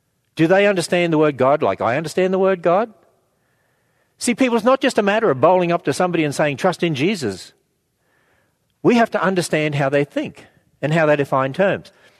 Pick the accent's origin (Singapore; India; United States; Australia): Australia; That's because I'm Australian.